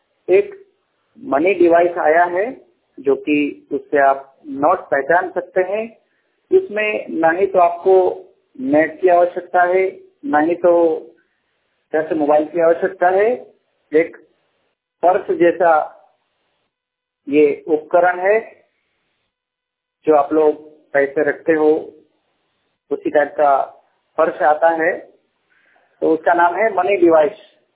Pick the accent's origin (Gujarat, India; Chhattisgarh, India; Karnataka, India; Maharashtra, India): Gujarat, India; मैं गुजरात से बिलोंग करता हूं और ब्लाइंड हूं।